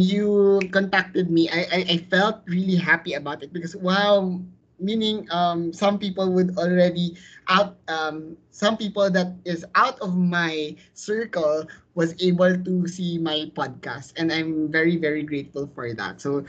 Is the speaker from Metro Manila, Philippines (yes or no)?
no; Talisay City, Western Visayas, Philippines; And I'm from Talisay City, Negros Occidental.